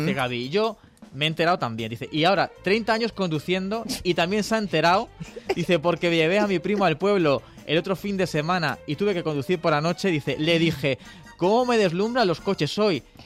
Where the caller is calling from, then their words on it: Madrid, Community of Madrid, Spain; de Madrid.